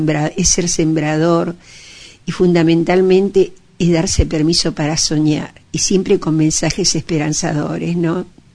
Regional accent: San Miguel, Argentina; mis abuelos llegaron de Italia, fueron uno de los fundadores de Alta Italia. Yo nací en Embajador Martínez, a los 3 meses ya llegué a San Miguel. Este es mi pueblo, esta es mi casa.

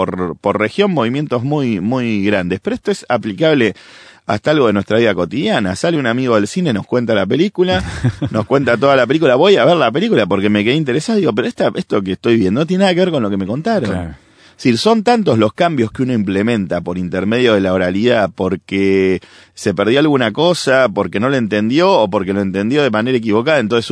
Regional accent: Argentina; cuando hay algún caso en mi país, Argentina, ha habido muchos casos de difícil resolución

